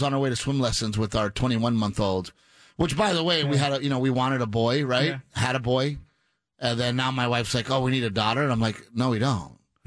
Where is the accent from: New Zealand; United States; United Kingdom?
United States; Portland, Texas; I grew up in Gregory, Portland, Texas.